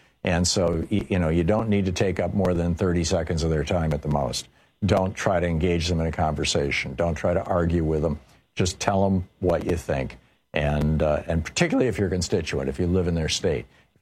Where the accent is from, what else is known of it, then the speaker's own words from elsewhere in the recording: Michigan, United States; I grew up in Michigan. We studied tariffs when I was in elementary school